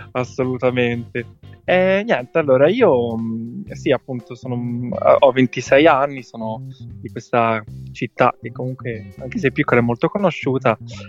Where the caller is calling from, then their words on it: Viareggio, Tuscany, Italy; io sono dalla Toscana, quindi...